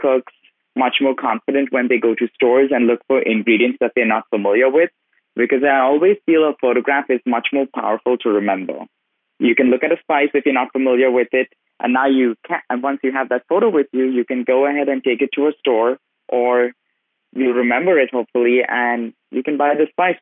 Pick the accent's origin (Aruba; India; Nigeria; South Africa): India; now in United States; I was born in India, I was brought up there, and I moved to America. I lived in Cincinnati, Ohio, then lived in D.C., and now in California.